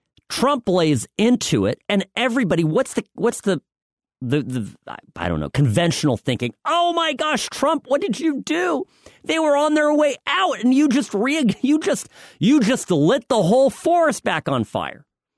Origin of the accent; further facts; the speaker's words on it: United States; born there; It's like telling me to go back to the Czech Republic. I was born here. You know, I'm an American.